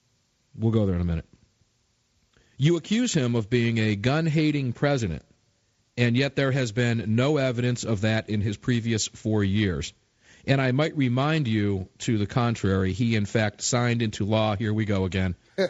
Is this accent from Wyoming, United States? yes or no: no; Tampa, Florida, United States; I have a criminal story that angered me from Tampa, Florida, my hometown, that I'll mention to you.